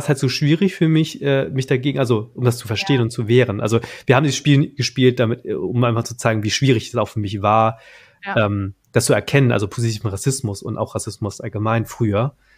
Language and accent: German; Hamburg, Germany; Aus Hamburg.